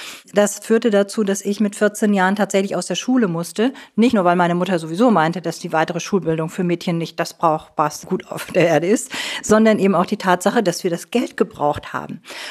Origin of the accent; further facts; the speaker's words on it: Neumünster, Schleswig-Holstein, Germany; born there; Ich bin in Neumünster in Schleswig-Holstein geboren und als erste Tochter einer Näherin und eines Lokführers.